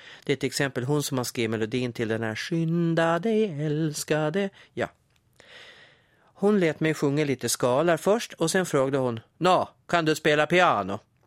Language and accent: Swedish; Gotland, Sweden; Att jag är gotlänning, det bevisas ju i kyrkboken, men den ligger inte på nätet, alltså går det inte att länka till den. I och för sig berättar de 4 sista siffrorna i mitt personnummer att jag är född på Gotland och dessutom flicka.